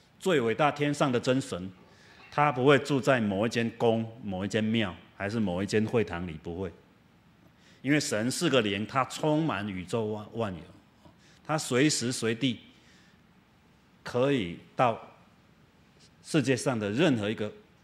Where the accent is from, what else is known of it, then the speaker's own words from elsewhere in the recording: Taiwan; born there; 为什么我们出生在台湾呢？